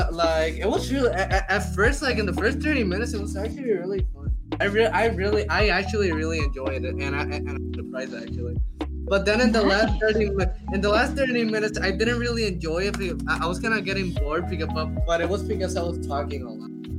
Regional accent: Puerto Rico; accent: Puerto Rican; English is a second language; When I literally listened to that podcast, and I heard my Puerto Rican

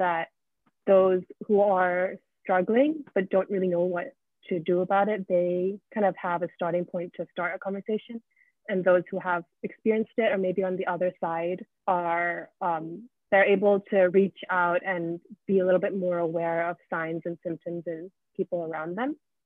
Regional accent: Singapore; I did the first performance around 2 years ago in Singapore, which is my hometown.

